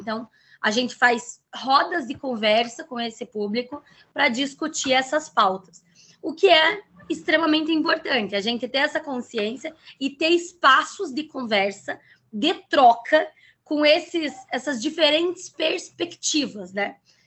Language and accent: Portuguese; South Region, Brazil; nós somos aqui do Sul